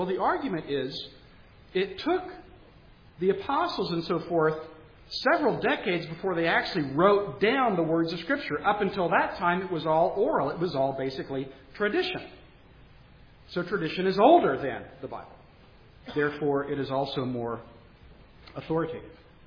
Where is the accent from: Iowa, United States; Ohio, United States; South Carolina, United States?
South Carolina, United States; Charleston; I grew up Catholic in Charleston, South Carolina. In fact, I was an altar boy.